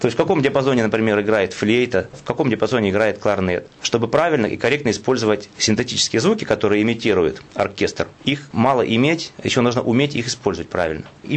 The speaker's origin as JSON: {"language": "Russian", "region": "Rostov Oblast", "country": "Russia", "tie": "born or raised there", "also_born_or_lived": "Kursk", "moved": "as an adult", "lives_now": "Volokolamsk, Russia", "said": "Я родился в Ростовской области. Там прожил до 18 лет. Потом 4 года прожил в Курске. И вот последние 22 года уже живу в Волоколамске и работаю в центре реабилитации."}